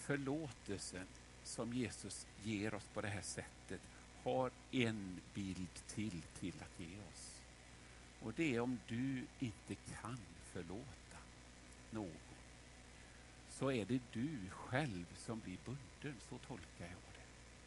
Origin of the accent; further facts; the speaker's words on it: Vårgårda, Västra Götaland County, Sweden; Men jag växte upp så i Vårgårda.